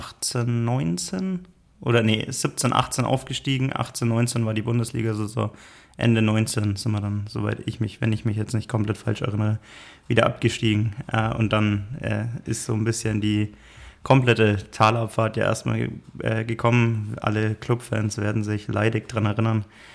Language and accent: German; Nuremberg, Bavaria, Germany; bin 24 Jahre alt, komme, wie man an meinem Dialekt dann doch unschwer erkennt, auch aus Nürnberg.